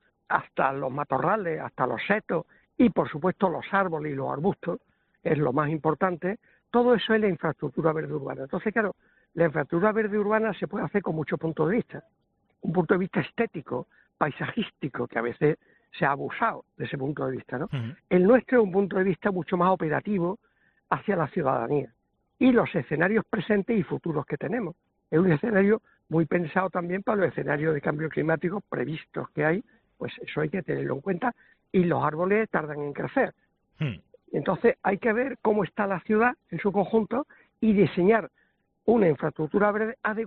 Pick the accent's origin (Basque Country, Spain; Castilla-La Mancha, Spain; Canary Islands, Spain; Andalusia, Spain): Andalusia, Spain; Huelva; Pues yo soy de Huelva, como saben, ¿no?